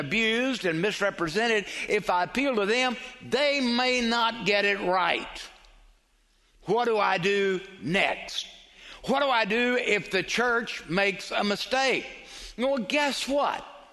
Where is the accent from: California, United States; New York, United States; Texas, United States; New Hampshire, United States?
Texas, United States; You know I'm an Irish Texan.